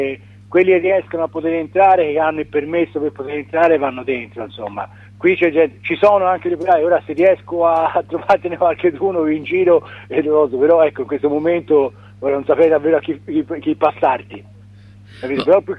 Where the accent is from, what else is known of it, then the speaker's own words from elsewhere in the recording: Florence, Tuscany, Italy; al mio sindaco di Firenze, sono di Firenze